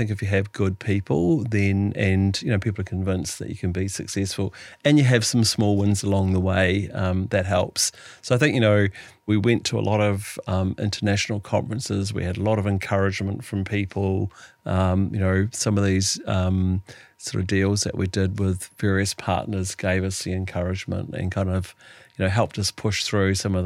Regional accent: New Zealand; moved away; I think you're probably a little bit of a curiosity as a Kiwi, you know, crashing around America

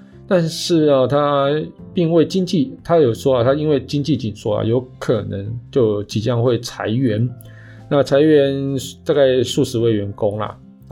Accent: Taiwan; 那其实我们台湾人在2019年最常用的 OTT 前五名哦

